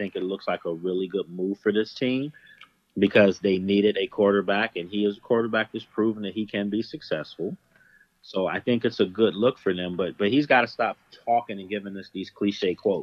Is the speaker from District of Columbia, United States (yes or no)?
yes; Washington, District of Columbia, United States; I'm from Northeast, man.